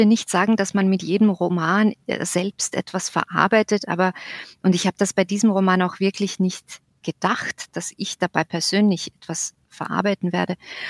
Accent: Slovakia; now in Austria; als ich als Slowakin nach Österreich, nämlich nach Oberösterreich gekommen bin, genau in diese Gegend.

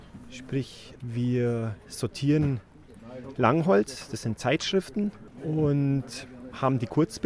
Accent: Weilheim, Bavaria, Germany; Ich komme aus Weilheim

